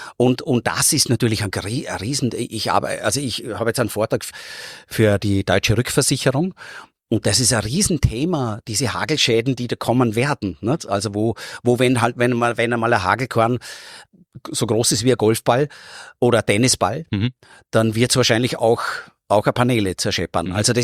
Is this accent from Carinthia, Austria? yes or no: no; Vorarlberg, Austria; born or raised there